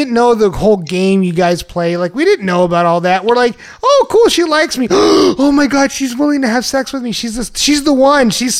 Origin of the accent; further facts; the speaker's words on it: San Antonio, Texas, United States; So we're all from San Antonio. We all lived in San Antonio at one point in our time.